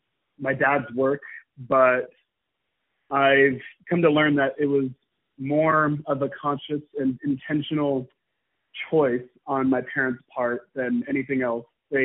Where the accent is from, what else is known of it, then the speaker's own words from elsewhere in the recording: Paris, Île-de-France, France; also born or lived in Versailles; I grew up in Paris and Versailles in France for 8 years, so that's the longest I've ever lived anywhere. So I learned French.